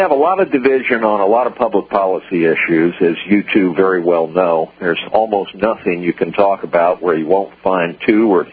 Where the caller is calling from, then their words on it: Houston, Texas, United States; I'm calling in from Houston, Texas.